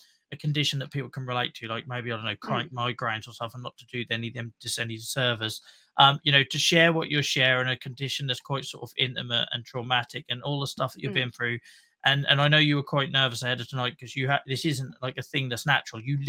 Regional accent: Norwich, East of England, United Kingdom; So the first one was in Norwich, which was my hometown.

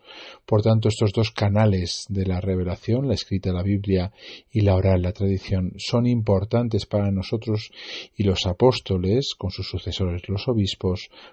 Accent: Madrid, Community of Madrid, Spain; especialmente los que somos de Madrid

